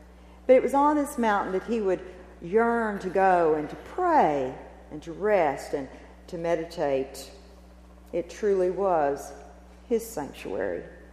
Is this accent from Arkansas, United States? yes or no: yes; Arkansas, United States; I mean, I came from South Arkansas. All I knew was rolling hills.